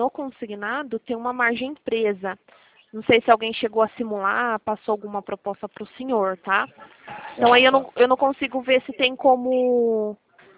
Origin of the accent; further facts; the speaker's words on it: Itatiba, São Paulo, Brazil; É que eu sou aqui de Itatiba também.